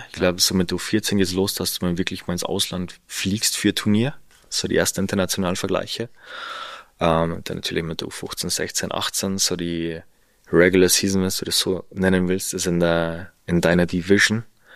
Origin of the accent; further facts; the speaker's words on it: Salzburg, Austria; In der Nähe von Salzburg, also du bist eigentlich fast in den Alpen drin. Du hast eine wunderschöne Landschaft, aber wenn du da aufwächst, dann ist es für dich normal.